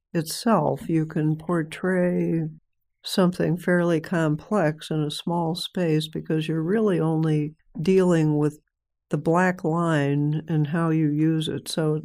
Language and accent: English; Midwest, United States; I came from the Midwest, much of which is flat farmland, to this little island